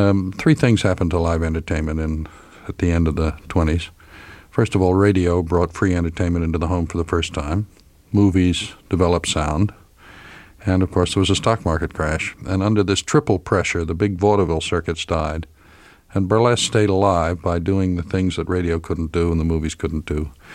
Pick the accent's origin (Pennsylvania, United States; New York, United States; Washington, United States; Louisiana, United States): Pennsylvania, United States; Philadelphia; I grew up in Philadelphia.